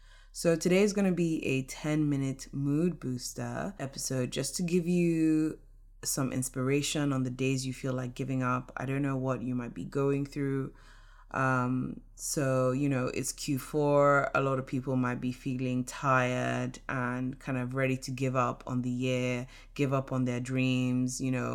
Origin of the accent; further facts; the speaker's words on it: Nigeria; I was born and raised in Nigeria, so, and I go back and visit regularly. My parents live in Nigeria, my brothers live in Nigeria, my best friends live in Nigeria